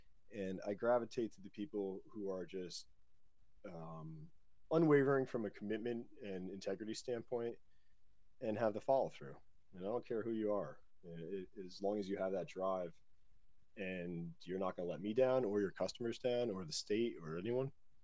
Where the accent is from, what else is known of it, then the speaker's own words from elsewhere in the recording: New Jersey, United States; Jersey born, bred, grew up in Oakland, grew up in Patterson for a little bit, then Hawthorne, then Oakland, Lincoln Park, Midland Park, Lodi, East Rutherford, settled down in Springfield now.